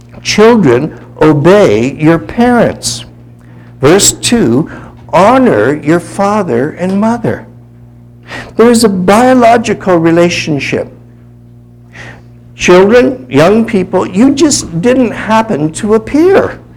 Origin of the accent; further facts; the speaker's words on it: Windsor, Ontario, Canada; born there; There's just a little river between me being a Canadian and an American. Born in Windsor, across the river was Detroit.